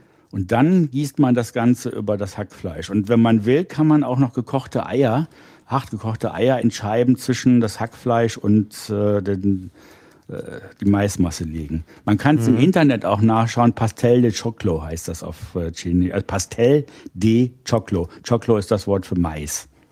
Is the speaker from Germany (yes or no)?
yes; Rhineland, Germany; ich bin im Rheinland aufgewachsen, Muscheln isst man da auch